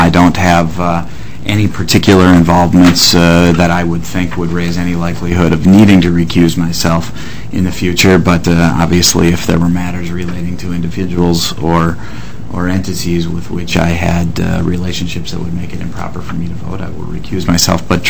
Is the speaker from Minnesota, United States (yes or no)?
yes; St. Paul, Minnesota, United States; also born or lived in Edina; I'm a lawyer in Minneapolis. I was born in St. Paul, grew up half in St. Paul and half in Edina, graduate of the University of Wisconsin at Madison and the University of Minnesota Law School.